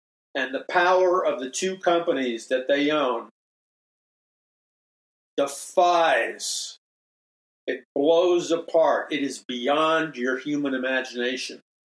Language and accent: English; New York City, New York, United States; For us, our Sunday morning worship service growing up in New York City was to read the Sunday edition of the New York Times